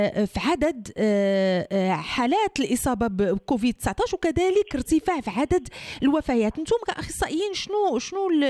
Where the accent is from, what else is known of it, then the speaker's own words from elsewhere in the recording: Morocco; أننا كمغاربة سي هشام بن زواغية ما نتهاونوش